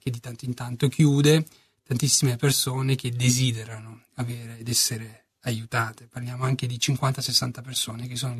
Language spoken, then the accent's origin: Italian; Copertino, Apulia, Italy; No, il mio paese d'origine è Copertino.